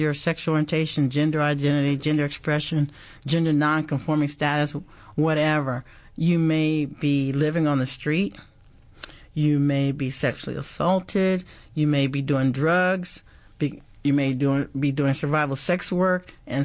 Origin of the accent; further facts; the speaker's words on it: Maryland, United States; I grew up in Maryland. I went to college at Spelman in Atlanta. And then I came back and worked in D.C. and I worked in the entire region.